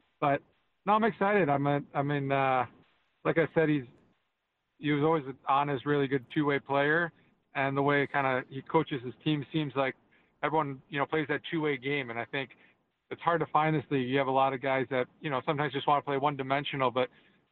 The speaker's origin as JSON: {"language": "English", "town": "St. Louis", "region": "Missouri", "country": "United States", "tie": "born or raised there", "said": "And I grew up in St. Louis, and St. Louis is the same way, where, you know, my dad played a year and a half in St. Louis, and then we were raised there."}